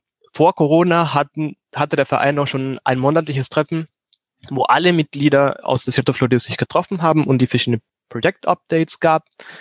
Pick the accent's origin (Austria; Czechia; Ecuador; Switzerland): Ecuador; Guayaquil, Guayas; moved away as an adult; now in Germany; Ich bin 24 Jahre alt und bin fast am Ende meines Masters in Bioinformatik. Ich komme ursprünglich aus Ecuador, aus Guayaquil. Und ich bin vor 6 Jahren dann nach Deutschland umgezogen